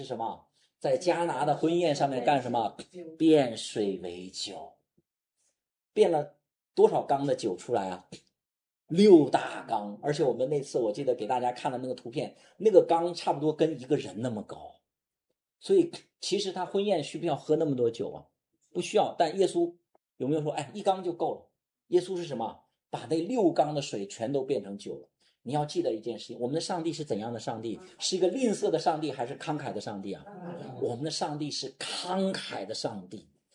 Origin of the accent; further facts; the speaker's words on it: China; 我们中国人是很抠的